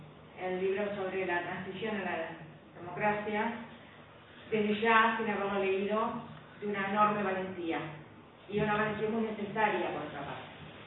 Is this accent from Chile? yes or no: no; Uruguay; soy una escritora uruguaya